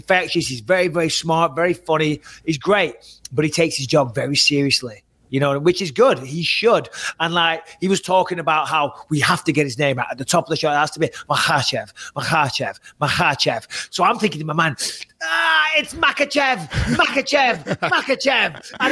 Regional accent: England, United Kingdom; well, I'm English.

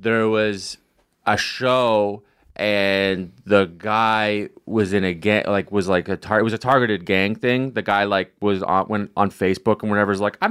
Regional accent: Canada; now in United States; I'm from Canada, and my mom is like always like texting me like, America's a crazy place.

